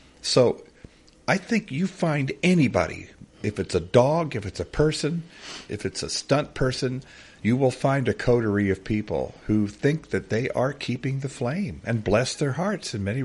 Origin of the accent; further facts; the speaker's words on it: Kansas City, United States; And again, two people from Topeka, and there I am from Kansas City, meeting with them